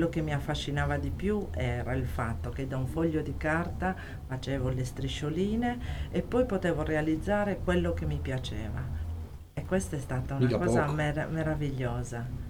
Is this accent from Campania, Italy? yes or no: no; Sardinia, Italy; richiamato le mie origini, no? Sono sarda